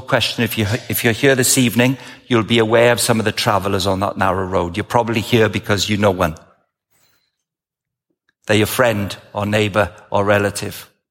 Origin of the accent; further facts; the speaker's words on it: Wales, United Kingdom; Being Welsh, I'd best keep it simple.